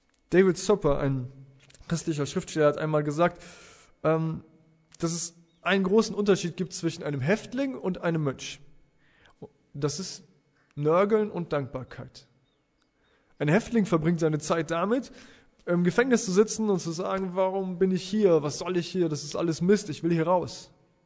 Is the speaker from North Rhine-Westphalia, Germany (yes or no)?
yes; Viersen, North Rhine-Westphalia, Germany; Ich bin 39 Jahre alt, ich komme aus Viersen